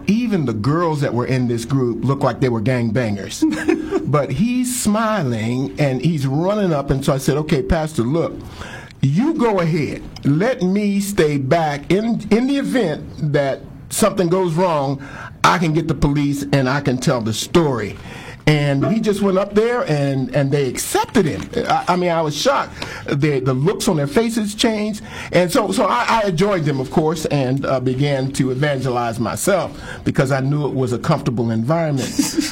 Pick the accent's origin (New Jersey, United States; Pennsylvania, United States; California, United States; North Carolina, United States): Pennsylvania, United States; Philadelphia; I'm from Philadelphia, and so this idea of evangelizing somebody, walking up to somebody and saying howdy, is anathema to me.